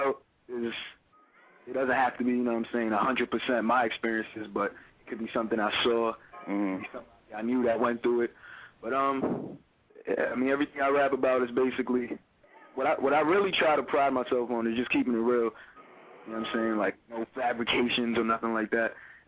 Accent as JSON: {"language": "English", "town": "Brooklyn", "region": "New York", "country": "United States", "said": "from Brooklyn, New York."}